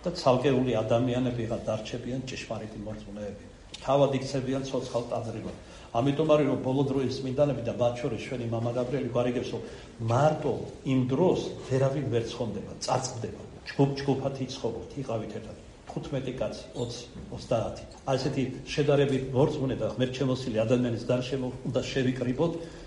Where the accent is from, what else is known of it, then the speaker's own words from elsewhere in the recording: Kartli, Georgia; თორე ქართლელი ვარ ქართლურად შევამყოფდი